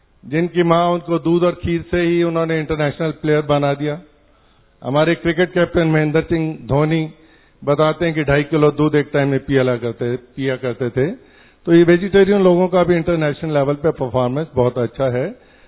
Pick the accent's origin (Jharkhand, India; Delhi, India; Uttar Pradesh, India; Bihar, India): Delhi, India; मैं दिल्ली से हूं और खेलों से 50 साल से जुड़ा हूं।